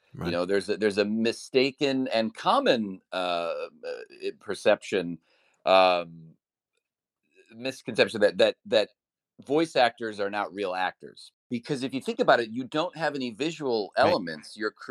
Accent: Cleveland, Ohio, United States; I mean, I grew up in Cleveland, right?

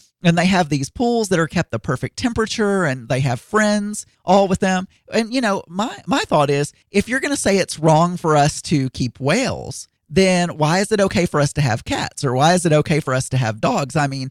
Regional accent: the South, United States; just growing up in the South around people who hunt and fish and do other things

